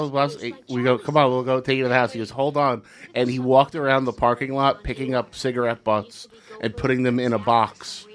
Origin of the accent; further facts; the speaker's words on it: New Jersey, United States; So I grew up in Jersey, so I would have to take the bus into the city every day for a long time.